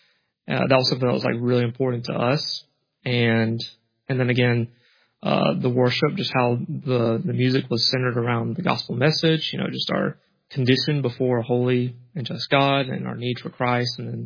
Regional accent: Nashville, Georgia, United States; I like how you pause between Nashville and Georgia, because that's usually how I introduce it as well

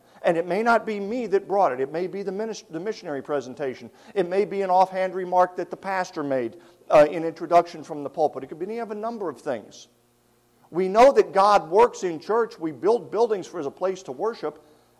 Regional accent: Alaska, United States; the Bristol Bay coast of Alaska. That's my home state where I'm from.

